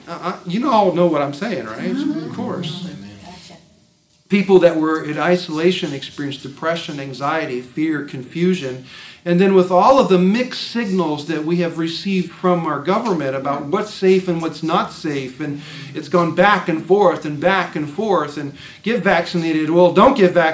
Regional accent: Indiana, United States; And where I grew up in Indiana, in the winters it was cold

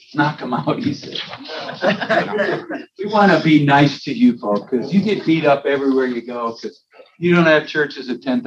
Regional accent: Minnesota, United States; My background is I grew up in Minnesota.

